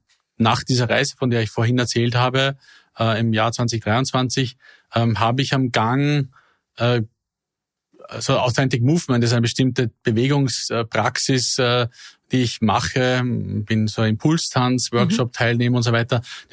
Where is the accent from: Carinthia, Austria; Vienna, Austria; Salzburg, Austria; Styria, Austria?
Vienna, Austria; ich habe mit meiner Heimatstadt Wien wahrscheinlich genau das Gegenteil.